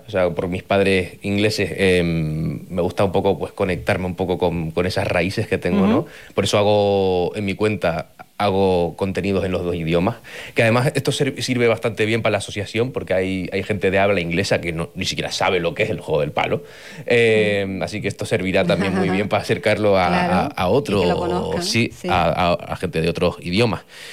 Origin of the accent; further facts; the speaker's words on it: Fuerteventura, Canary Islands, Spain; born there; Mis padres son ingleses. Yo nací en Fuerteventura.